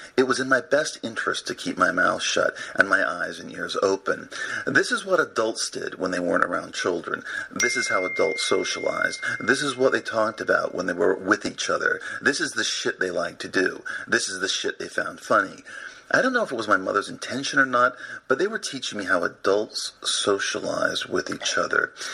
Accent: Los Angeles, California, United States; I was born on March 7th, 1964. And we both grew up in Los Angeles.

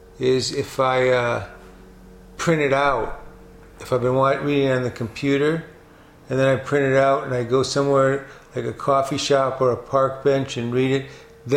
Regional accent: Detroit, Michigan, United States; Because my father, I grew up in Detroit

